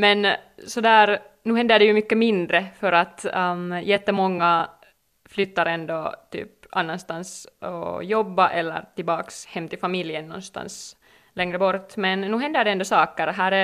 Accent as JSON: {"language": "Swedish", "town": "Espoo", "region": "Uusimaa", "country": "Finland", "said": "jag är själv från Esbo"}